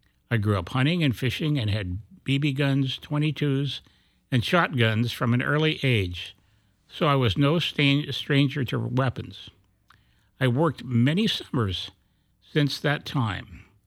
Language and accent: English; Petaluma, California, United States; I grew up in Petaluma, California, a small town of Northern California. It's about 40 miles north of San Francisco in Sonoma County.